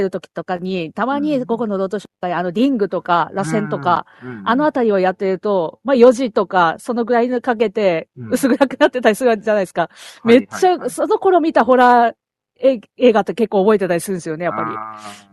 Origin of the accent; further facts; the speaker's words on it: Mito, Ibaraki, Japan; 私の地元の水戸にあるっていう設定